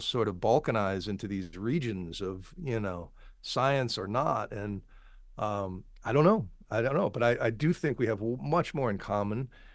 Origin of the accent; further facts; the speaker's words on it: Wisconsin, United States; I packed body armor and flew to my home state of Wisconsin to cover the inauguration